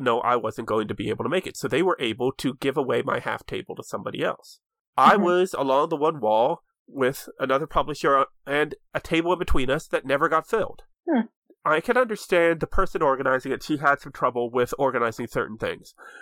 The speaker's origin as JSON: {"language": "English", "town": "Pittsburgh", "region": "Pennsylvania", "country": "United States", "tie": "born or raised there", "said": "So we had a lot of people down from Pittsburgh, which I always like because, you know, it's my hometown, so get to catch up with them."}